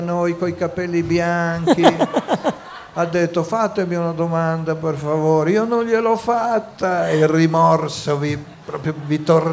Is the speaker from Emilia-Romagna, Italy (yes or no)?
yes; Emilia-Romagna, Italy; io non sono di Bologna, sono della montagna